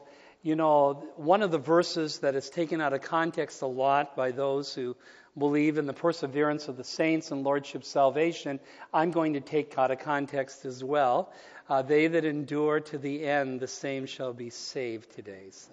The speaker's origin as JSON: {"language": "English", "town": "Duluth", "region": "Minnesota", "country": "United States", "said": "You know, I'm from Duluth, Minnesota. They say it's a great place to be from."}